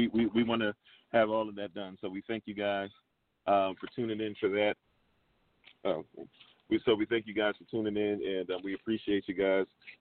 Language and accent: English; Ghana; he was not a Ghanaian any more than I am a Ghanaian. But we call ourselves Ghanaian.